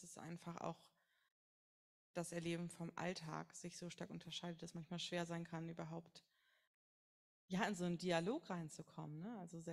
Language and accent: German; Dominican Republic; Und das Besondere an meiner Heimat ist, dass wir quasi auch uns nicht durchgesetzt haben. Also die Dominikanische Republik hat sich nie selber befreit